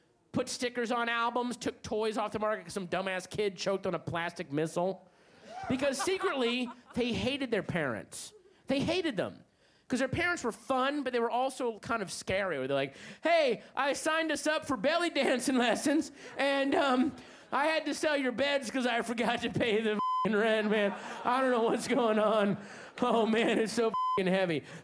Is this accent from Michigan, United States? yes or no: no; Virginia, United States; When I grew up in Virginia, all my friends either had these boring, square, like government employee parents, like my parents, who I at the time hated